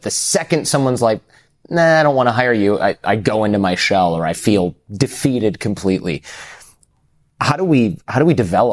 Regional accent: Detroit, Michigan, United States; someone from my hometown of Detroit, Michigan.

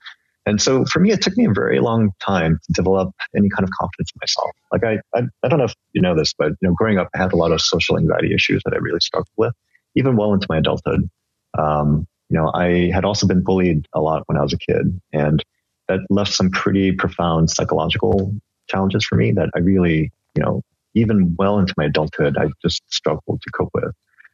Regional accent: San Francisco, California, United States; Like, I'm from San Francisco. Like, no, where are you really from? I'm really from San Francisco.

